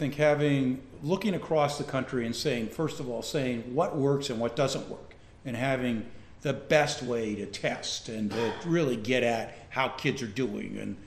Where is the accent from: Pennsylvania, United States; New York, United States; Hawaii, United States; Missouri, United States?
New York, United States; Yonkers; I grew up in New York, and I grew up in Yonkers, outside of Yonkers.